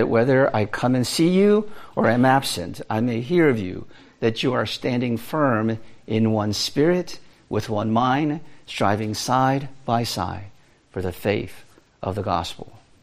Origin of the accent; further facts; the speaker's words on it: Landover, Maryland, United States; also born or lived in Woodbridge; When I moved from Landover, Maryland, lived in the apartment complex, and I moved to Woodbridge and went to middle school there, I didn't even know I picked it up.